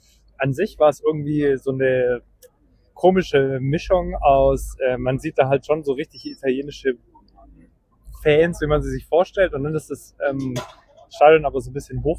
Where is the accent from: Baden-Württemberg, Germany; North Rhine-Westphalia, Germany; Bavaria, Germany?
Baden-Württemberg, Germany; Stuttgart; ich komme auch aus Stuttgart.